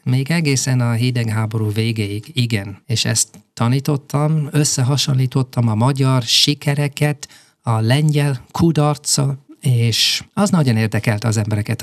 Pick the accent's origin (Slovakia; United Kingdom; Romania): United Kingdom; Cardiff, Wales; born there; Hungarian is a second language; A fővárosban, Cardiffban, ahol születtem